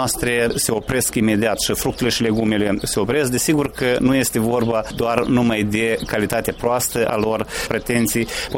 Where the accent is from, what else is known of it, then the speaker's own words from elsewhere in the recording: Moldova; Și noi toți suntem moldoveni, nu ca naționalitate, dar ca cetățeni.